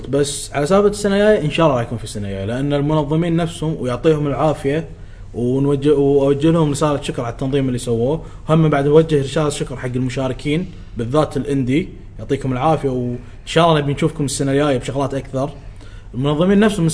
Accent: Kuwait; شوف شلون عندنا بالكويت هنا

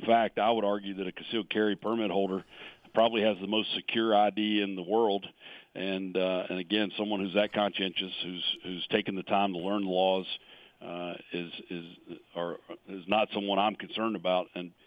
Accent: United States; frankly, we as American citizens have a right to defend ourselves

